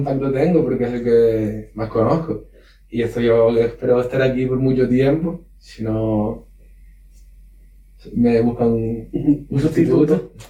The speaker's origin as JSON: {"language": "Spanish", "region": "Canary Islands", "country": "Spain", "said": "No, pero yo soy de La Palma"}